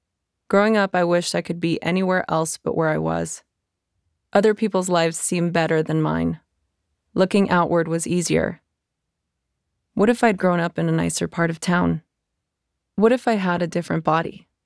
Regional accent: Los Angeles, California, United States; I learned all about living in fear while growing up in East Los Angeles. It was not your typical palm tree-lined Southern California dreaming scenery.

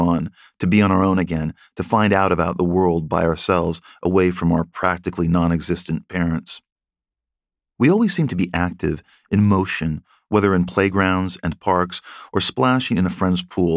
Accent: California, United States; attracted to horror movies as a kid growing up in the San Fernando Valley of the 1970s, when they spoke to me in a way nothing else seemed to.

